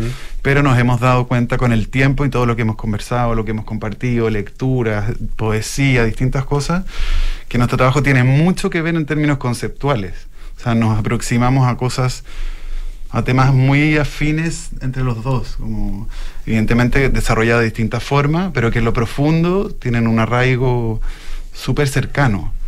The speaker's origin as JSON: {"language": "Spanish", "country": "Chile", "said": "Somos chilenos"}